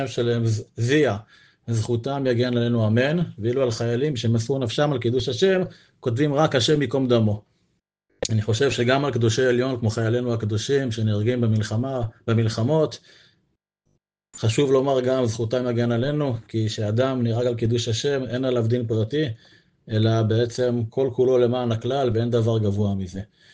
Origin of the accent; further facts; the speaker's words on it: Beit Gamliel, Central District, Israel; גם אני גדלתי בבית גמליאל